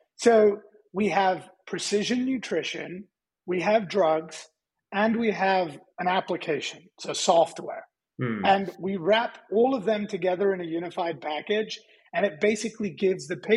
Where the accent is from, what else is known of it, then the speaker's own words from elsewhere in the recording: Hillingdon, London, United Kingdom; so I grew up in a very boring part of North London called Hillingdon.